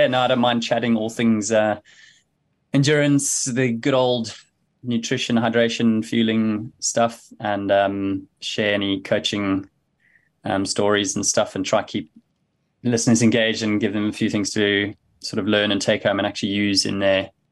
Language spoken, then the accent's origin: English; South Africa; now in Leeds, United Kingdom; It's into my sixth year now up in Leeds in the UK. Obviously I'm South African, met you in PE